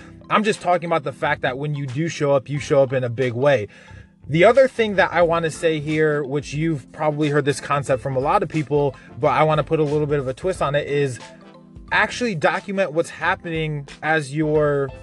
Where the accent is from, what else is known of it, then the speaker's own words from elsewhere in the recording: Buffalo, New York, United States; born there; which is near and dear to my heart because I was born in Buffalo.